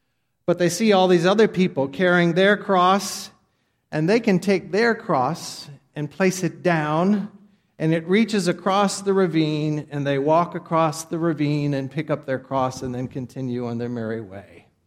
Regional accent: St. Louis, Missouri, United States; I grew up in St. Louis, you know that by now, and they have that beautiful gateway arch

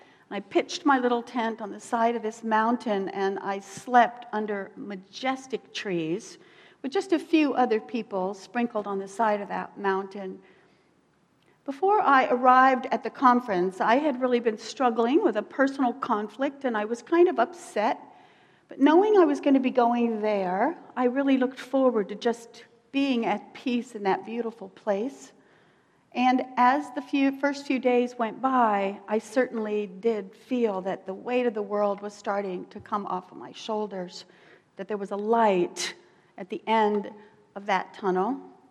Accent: Florida, United States; these apple trees that astounded me growing up in South Florida.

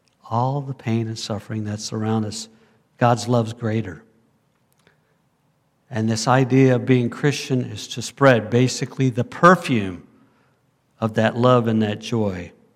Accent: United States; I guess I'm an American, right?

